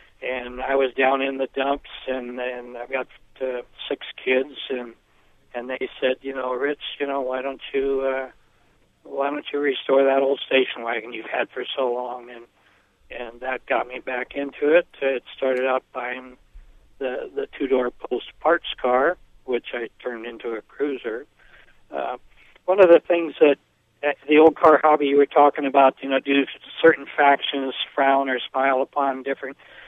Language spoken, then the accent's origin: English; California, United States; I was originally from the Bay Area